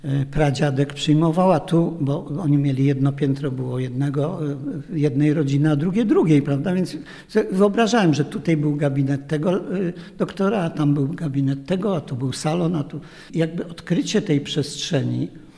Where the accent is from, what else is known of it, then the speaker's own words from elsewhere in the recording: Warsaw, Masovian Voivodeship, Poland; ja jestem warszawiakiem, ja się tam urodziłem, warszawsko znam. I drugie takie miasto, które trochę znam, to jest Łódź, gdzie też spędziłem parę lat na studiach.